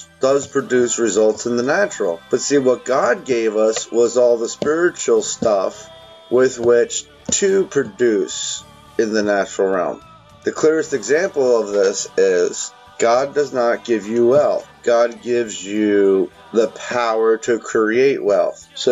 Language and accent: English; Philadelphia, Pennsylvania, United States; You know, I'm from Philly.